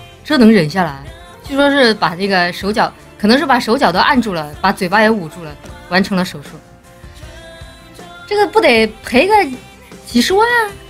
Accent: Chongqing, China; 我生活在南方地区，我是重庆人，我们那边不怎么吃玉米。

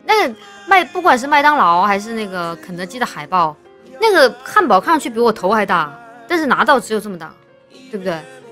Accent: Chongqing, China; 可能川渝地带像我们重庆人吃佐料吃的比较重嘛

